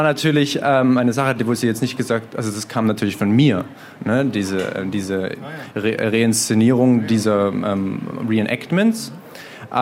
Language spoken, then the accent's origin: German; Neustadt, Germany; in Neustadt, wo ich aufgewachsen bin.